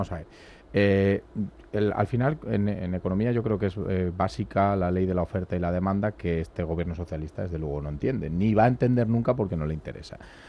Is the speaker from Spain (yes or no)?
yes; Villablino, Castile and León, Spain; te vas a mi pueblo, Villablino, y te compras una casa por 20.000 euros.